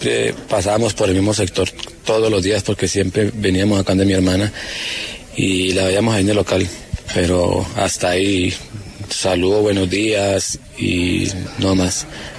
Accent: Cali, Valle del Cauca, Colombia; now in Villagorgona, Colombia; Yo soy de la ciudad de Cali. Yo nací en Cali. Posteriormente nos vinimos hace 8 años para acá, para Villagorgona.

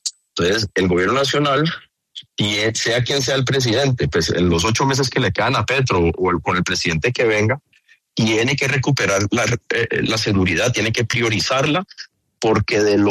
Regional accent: Colombia; como los colombianos ya sabemos perfectamente bien

